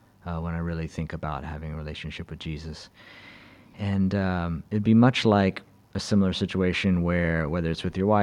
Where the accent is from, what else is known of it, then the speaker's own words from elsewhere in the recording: Austin, Texas, United States; now in Shanghai, China; I'm from Austin, Texas, and been in Shanghai for a similar amount of time, 19 years in China, 16 in Shanghai, and 3 in Beijing.